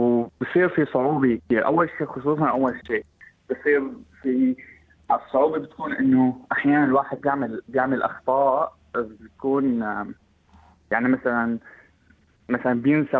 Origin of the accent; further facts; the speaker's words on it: Syria; لأننا كسوريين يعني صرنا بكل مكان حال الكرة الأرضية